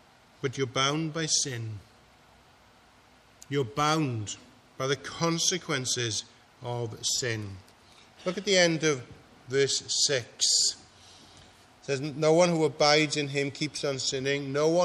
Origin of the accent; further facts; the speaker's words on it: Wales, United Kingdom; But the majority of us, even though we're Welsh, we were brought up speaking English. It's our home language.